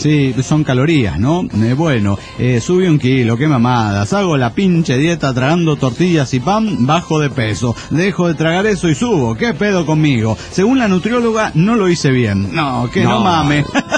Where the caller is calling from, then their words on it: Guadalajara, Jalisco, Mexico; de Guadalajara, Jalisco, México.